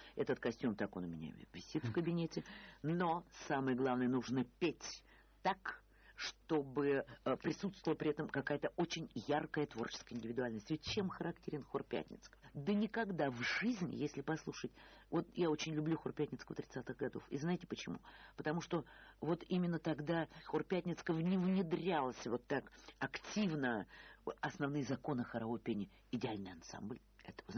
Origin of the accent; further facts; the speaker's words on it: Tambov, Tambov Oblast, Russia; Вот я из Тамбова, я 31-й регион.